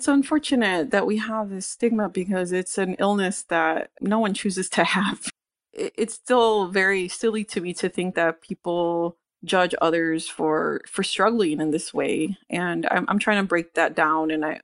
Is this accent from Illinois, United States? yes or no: yes; Cicero, Illinois, United States; I grew up in Cicero, which is right on the border of Chicago. You know, I would walk a block and I was in the city.